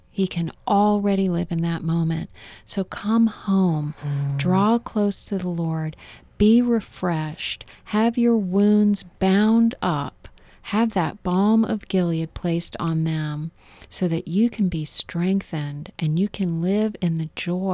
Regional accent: Ireland; I'm Irish

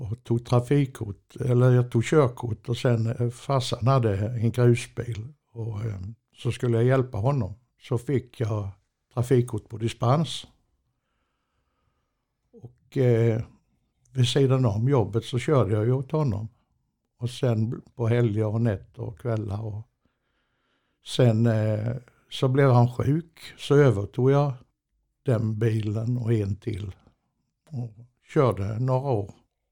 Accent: Kalmar, Kalmar County, Sweden; för jag kommer från Kalmar och bott där sedan 1960.

